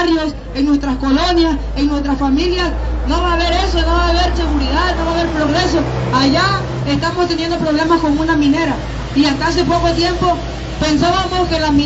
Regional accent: Veracruz, Mexico; pues yo vengo del sur de Veracruz y quiero compartirles que la situación allá no es diferente, es igual que aquí.

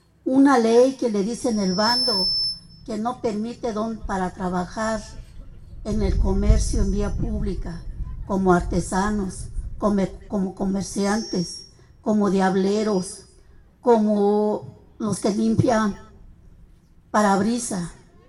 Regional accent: State of Mexico, Mexico; now in Mexico City, Mexico; Yo también soy indígena, hablo la lengua mazahua, vengo del Estado de México y resido en la Ciudad de México.

